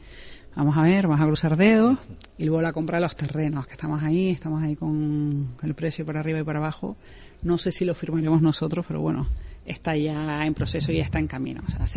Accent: Canary Islands, Spain; nosotros pertenecemos a la ciudad de Las Palmas de Gran Canaria, claro. Somos de Gran Canaria, la gran mayoría, y nos sentimos parte de ellas.

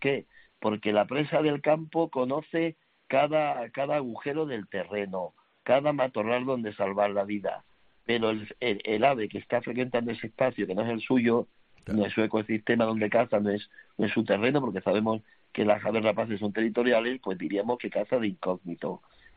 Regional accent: Cádiz, Andalusia, Spain; now in Rome, Italy; yo soy de Cádiz.

